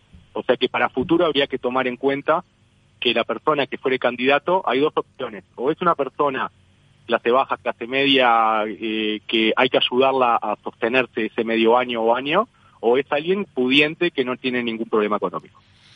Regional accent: Uruguay; el 2019 estaba remontándolo como muchos uruguayos a fuerza de voluntad.

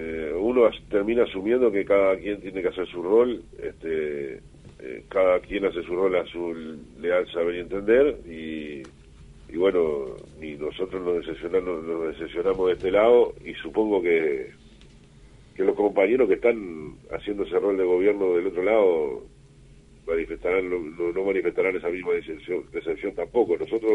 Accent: Uruguay; como cualquier uruguayo

